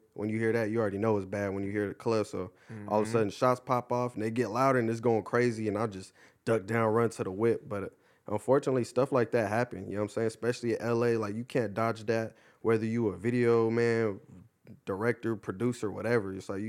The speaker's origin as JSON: {"language": "English", "town": "Ontario", "region": "California", "country": "United States", "said": "I went to high school in Upland, but I'm originally from Ontario, but I went to Upland for football."}